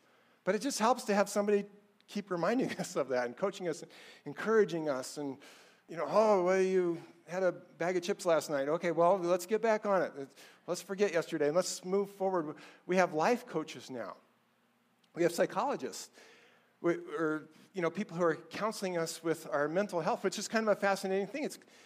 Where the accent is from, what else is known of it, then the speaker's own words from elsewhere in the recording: United States; I'm American. I've always been American.